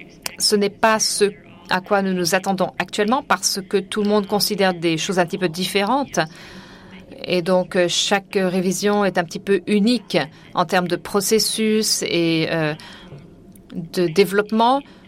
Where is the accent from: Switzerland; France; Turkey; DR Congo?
Switzerland; du GAC et je viens de Suisse.